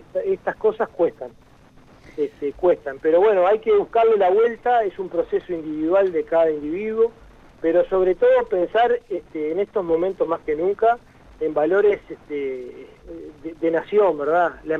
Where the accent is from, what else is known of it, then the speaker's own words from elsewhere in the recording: Uruguay; nosotros como uruguayos, el aislamiento es una tortura.